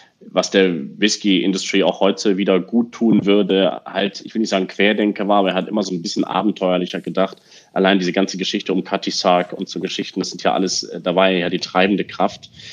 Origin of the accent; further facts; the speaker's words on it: Rhineland, Germany; in meiner alten Heimatstadt, also im Rheinland